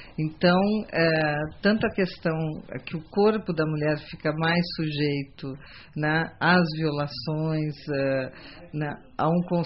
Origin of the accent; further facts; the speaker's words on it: Acre, Brazil; eu vim do Acre, tenho influência da Guiana francesa, então a minha formação também passa por aí.